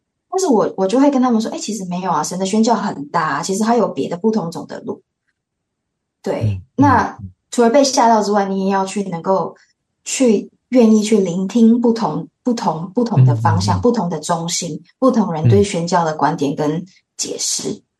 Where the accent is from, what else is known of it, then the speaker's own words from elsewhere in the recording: Taiwan; 我是在华人的文化脉络上面长大的，毕竟在台湾土生土长，考试为主长大